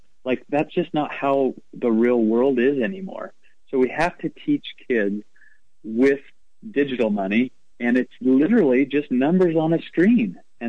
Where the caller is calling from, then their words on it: Arizona, United States; Arizona. We're burning alive down here, but, you know, this is just what we deal with.